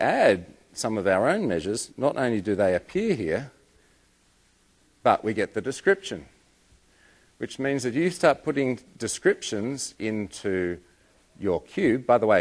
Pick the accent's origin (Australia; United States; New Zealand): Australia; Yeah, I'm from Australia